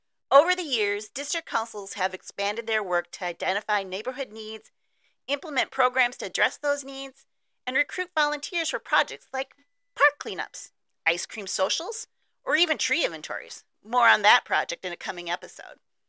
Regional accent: Saint Paul, Minnesota, United States; I've lived here on the east side of St. Paul most of my life. I grew up in the Payne-Phelan neighborhood, went to Wheelock Grade School.

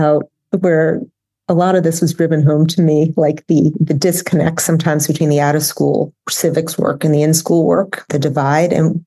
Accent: Boston, Massachusetts, United States; also born or lived in Florida; now in Kentucky, United States; I'm originally from Boston, taught in Florida, been in Kentucky most of my adult life. My husband's from here.

